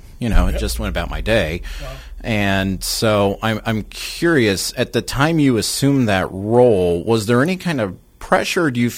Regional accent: Kansas City, Missouri, United States; because I grew up in Kansas City where there's still a lot of arguments over whether or not the police are actual representation of the communities that they're policing.

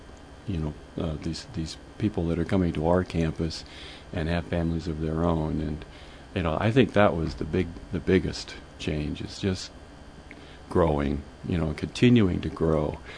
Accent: Iowa, United States; I grew up in Southwest Iowa, in a rural area.

